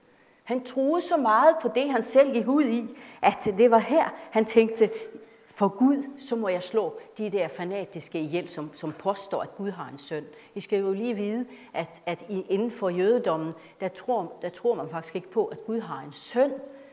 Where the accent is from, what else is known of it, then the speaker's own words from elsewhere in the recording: Northern Norway, Norway; deroppe, hvor jeg kommer fra, helt op i det nordlige Norge.